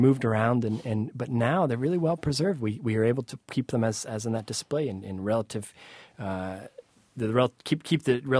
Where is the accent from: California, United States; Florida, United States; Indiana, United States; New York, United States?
New York, United States; I was raised in a home where I was raised in the Adirondack Mountains of New York. It's this forest preserve that's 6 million acres, but you're inside the park.